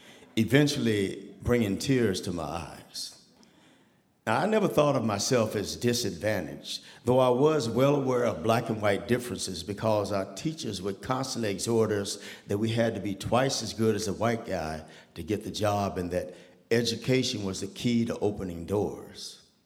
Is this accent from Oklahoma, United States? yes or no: yes; Tulsa, Oklahoma, United States; I grew up in Tulsa, Oklahoma, embraced in a loving environment that, fortunately for me, was all black.